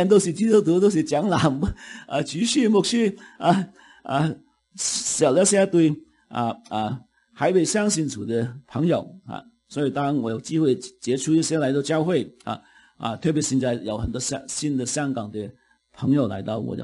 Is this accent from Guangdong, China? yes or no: yes; Guangdong, China; 我们年轻的时候我们就国内父母会不会这样讲我们广东人爸妈就妈妈特别是妈妈